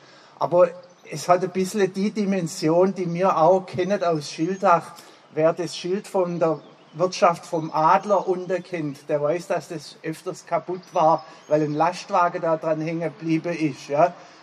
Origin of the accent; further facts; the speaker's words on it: Schorndorf, Baden-Württemberg, Germany; also born or lived in Besigheim; Oder meine Heimat eigentlich nicht, meine Heimat ist Schorndorf. Aber ich war 12 Jahre in Bäsigheim, das ist im Kreis Ludwigsburg, genau.